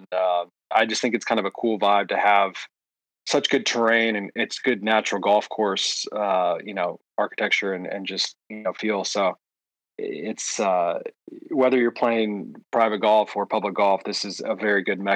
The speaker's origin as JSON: {"language": "English", "region": "Georgia", "country": "United States", "tie": "born or raised there", "said": "It's, not growing up here, but growing up in Georgia and knowing about it and, getting a visit when I was in high school and stuff was very cool."}